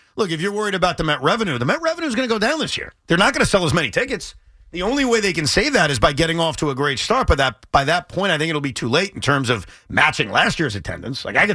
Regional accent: New York, United States; You know, I'm a New Yorker.

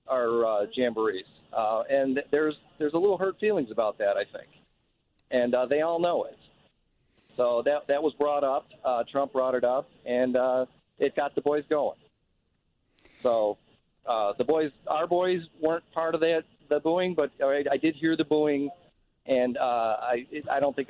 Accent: Elmhurst, United States; Elmhurst.

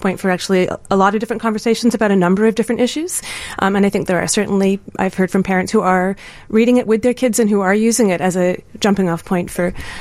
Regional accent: Canada; I'm from Canada, so I don't exactly know what the structures are in Illinois

